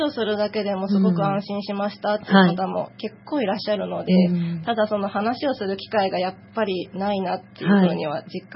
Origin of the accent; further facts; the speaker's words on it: Numazu, Shizuoka, Japan; 私生まれも育ちも沼津市なんですけど